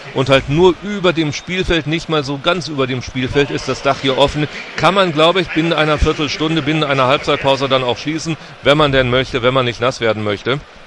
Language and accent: German; North Rhine-Westphalia, Germany; kennen wir ja auch bei uns in Ostwestfalen.